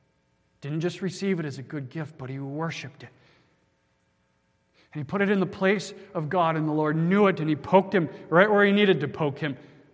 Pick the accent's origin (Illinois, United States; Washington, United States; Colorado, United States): Colorado, United States; Loveland; Colorado Buffaloes, I'm from Loveland, Colorado, were taking on the Michigan Wolverines